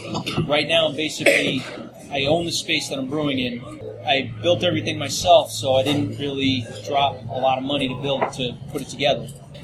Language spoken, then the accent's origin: English; Queens, New York, United States; a neighbor that I had growing up in Queens. I happened to be born and raised in the boroughs. This is kind of like an opportunity for me to pay tribute to where I'm from.